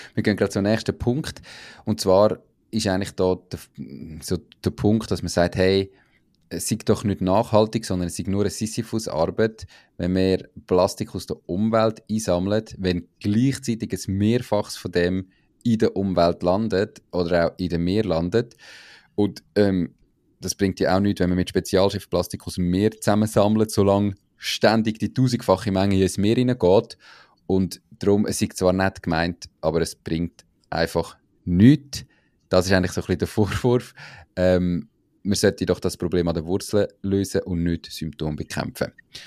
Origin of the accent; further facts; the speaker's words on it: Switzerland; bei uns in der Schweiz